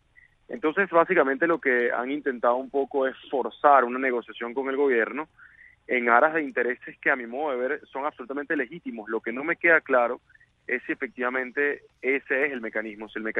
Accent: Venezuela; como un venezolano preocupado

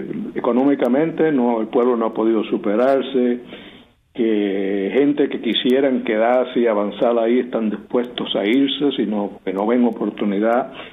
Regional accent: Cuba; como cubano le digo que los cubanos igual a los americanos.

